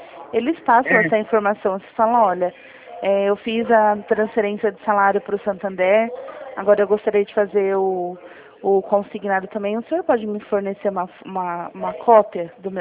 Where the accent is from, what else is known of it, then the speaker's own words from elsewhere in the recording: Jundiaí, São Paulo, Brazil; eu sou da cidade de Jundiaí.